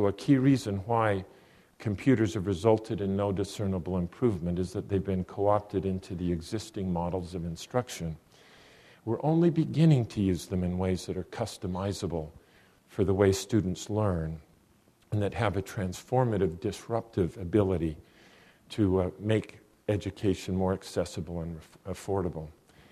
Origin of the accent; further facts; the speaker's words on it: Salt Lake City, Utah, United States; My brother and I, we grew up in Salt Lake City.